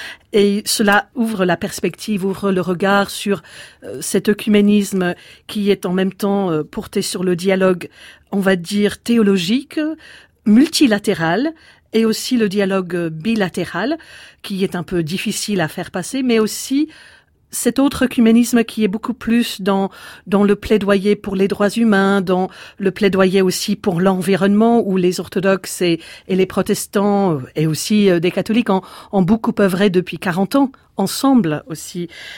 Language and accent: French; England, United Kingdom; also born or lived in Germany; now in France; Je viens d'un pays où il y a énormément de mixité au niveau des chrétiens. Je suis anglaise, britannique d'origine. Et j'ai grandi dans une paroisse œcuménique. Et puis ensuite, je suis allée en Allemagne et en France. Je suis en France depuis 25 ans et je suis pasteur.